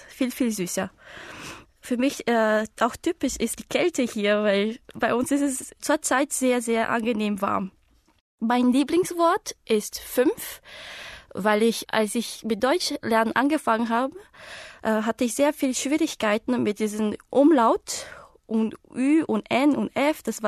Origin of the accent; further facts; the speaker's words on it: Brazil; German is a second language; also born or lived in Germany; ich komme aus Brasilien. Ich bin jetzt 23 Jahre alt. Ich lerne Deutsch, weil als ich noch klein war, schon mal in Deutschland gelebt habe.